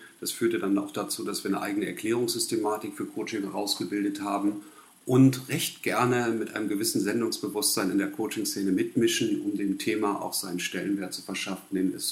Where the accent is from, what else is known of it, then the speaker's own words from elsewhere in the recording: Wilhelmshaven, Lower Saxony, Germany; now in Hamburg, Germany; Zu meiner Person, ich bin 44 Jahre alt, kein gebürtiger Hamburger, ich komme aus Wilhelmshaven. Ich bin hier, weil es hier mehr berufliche Möglichkeiten gibt.